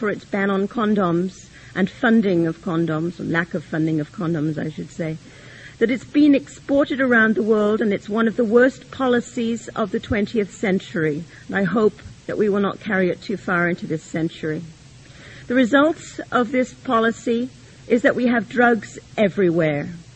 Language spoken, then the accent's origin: English; Canada; as a Canadian, I'm concerned that our country